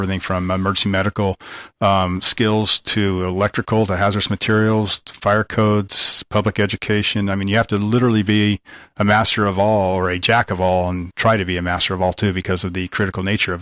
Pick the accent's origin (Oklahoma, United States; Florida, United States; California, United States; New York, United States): Oklahoma, United States; also born or lived in Kansas / Okinawa, Japan; Well, I'm an Okie. I was born and raised in Oklahoma, Air Force brat. My father was in the Air Force and traveled around Oklahoma, Kansas, and spent a few years in Okinawa, actually, before we came back to the States.